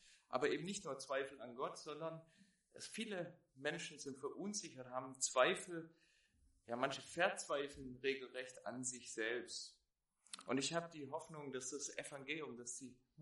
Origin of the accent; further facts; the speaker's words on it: Baden-Württemberg, Germany; ich bin Schwabe. Wenn ihr es noch nicht gehört habt, irgendwann kommt der Moment, da denkt ihr, es klingt ein bisschen seltsam, der Gebrauch Worte, wie man sie eigentlich nicht benutzt, dann liegt das daran. Es gehört zu mir, zu meiner Identität.